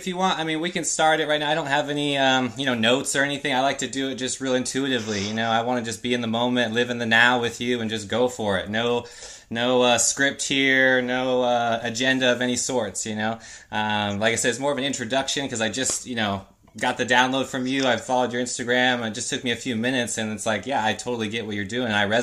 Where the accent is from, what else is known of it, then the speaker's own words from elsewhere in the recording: California, United States; now in Los Angeles, United States; I just moved down here to LA. I'm new from Northern California